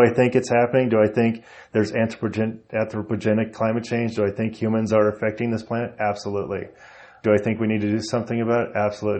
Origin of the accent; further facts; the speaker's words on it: Sheridan, Wyoming, United States; I grew up in Sheridan.